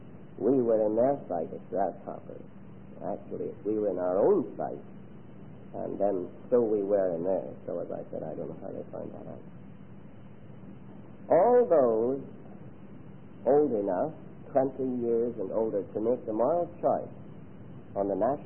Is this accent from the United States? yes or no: no; United Kingdom; when I was a child growing up in Britain